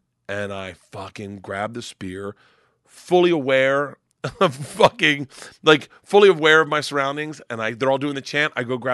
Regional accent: Tampa, Florida, United States; now in Los Angeles, United States; So I'm a Bucs fan because I grew up in Tampa. I'm a Bucs fan, diehard, but I live in LA.

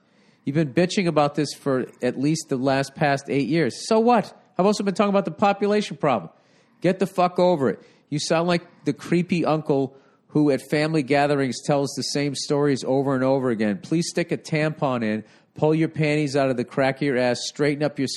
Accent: Cleveland, Ohio, United States; now in New York, United States; Coincidentally, I am from Cleveland, and I'm a freshman at Fordham.

